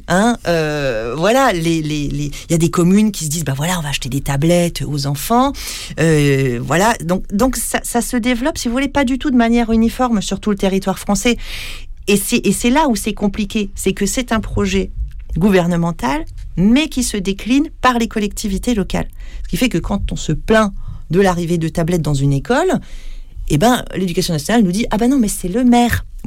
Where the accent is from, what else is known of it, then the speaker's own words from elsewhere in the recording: Grand Est, France; Alors, moi, je viens d'Alsace.